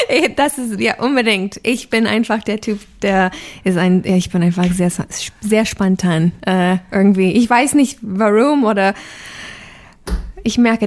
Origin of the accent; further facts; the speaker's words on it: United States; German is a second language; now in Germany; Und ja, ich bin eine Amerikanerin. Ich wohne jetzt seit fast 9 Jahren hier in Deutschland. Und ich habe ganz langsam die Sprache mit deutschen Schlager gelernt.